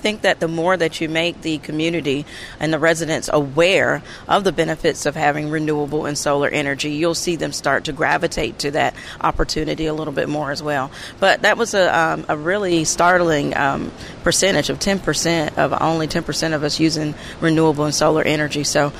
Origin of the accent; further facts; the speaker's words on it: Fort Benning, Georgia, United States; But I'm a Georgia girl. I was born right here in Georgia to my father, who was a military serviceman.